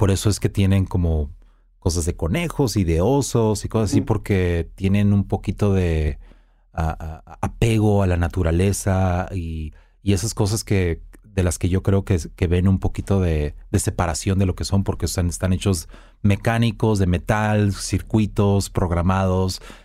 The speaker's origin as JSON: {"language": "Spanish", "country": "Mexico", "said": "pues porque soy mexicano y le trato de meter ahí la jiribilla"}